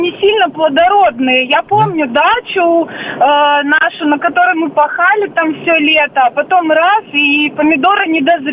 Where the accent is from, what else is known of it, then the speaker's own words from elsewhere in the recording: Birobidzhan, Jewish Autonomous Oblast, Russia; я родом с Дальнего Востока, из города Биробиджана